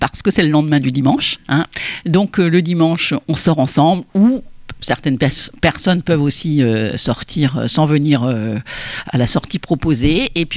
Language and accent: French; France; je crois qu'on est tous... on est français, on aime la bonne nourriture